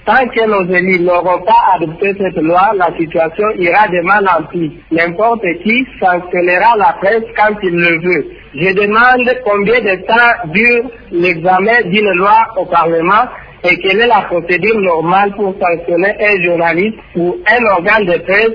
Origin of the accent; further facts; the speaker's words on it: Maniema, DR Congo; Je viens de Mamba Mokongo depuis Amaja dans la province du Maniema.